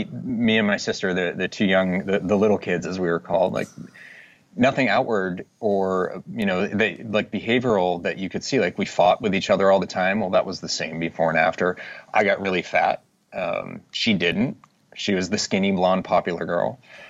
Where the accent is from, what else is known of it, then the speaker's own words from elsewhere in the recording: Boston, Massachusetts, United States; Yeah, I was born in Boston, raised, you know, just outside the city, but Boston area. And I was the youngest of four.